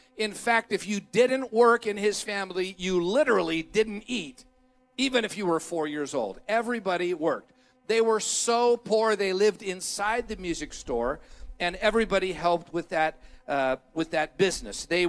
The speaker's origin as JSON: {"language": "English", "region": "California", "country": "United States", "tie": "born or raised there", "said": "So they were broke, but they raised their family, and we grew up in the East Bay, and I grew up, spent my life in the Bay Area."}